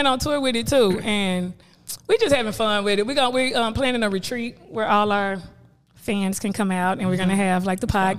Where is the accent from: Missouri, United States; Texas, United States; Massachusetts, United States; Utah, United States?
Texas, United States; Dallas; Never. My parents are from there. They got married. They moved to Dallas before they had, kids.